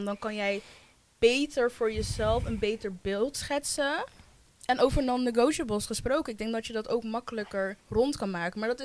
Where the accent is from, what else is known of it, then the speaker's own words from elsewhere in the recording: Cameroon; Ik kom uit Cameroen.